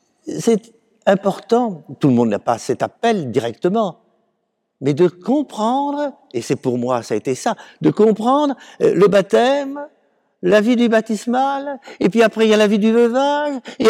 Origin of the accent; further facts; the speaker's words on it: Paris, Île-de-France, France; excusez-moi, je suis parisien